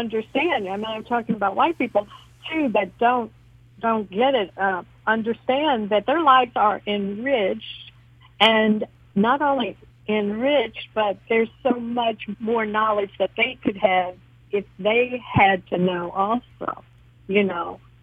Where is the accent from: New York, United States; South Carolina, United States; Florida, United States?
South Carolina, United States; Beaufort; You know, when I grew up partially in Buford, South Carolina, and I know we had to know.